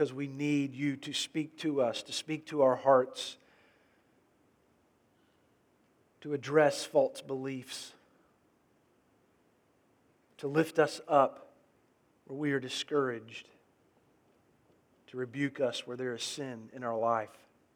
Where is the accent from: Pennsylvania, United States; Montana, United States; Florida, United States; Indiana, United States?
Florida, United States; we grew up in Florida, and so we had many opportunities to go to Disney World